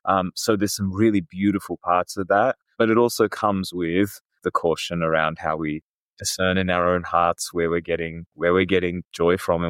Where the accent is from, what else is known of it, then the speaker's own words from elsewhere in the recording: Australia; In the culture I grew up in Australia